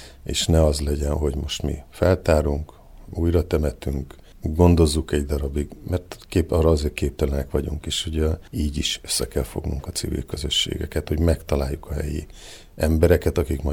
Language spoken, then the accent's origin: Hungarian; Füzér, Borsod-Abaúj-Zemplén, Hungary; Elsősorban otthon Fűzéren voltak ezek a beszélgetések a gyerekként, 14-15 évesen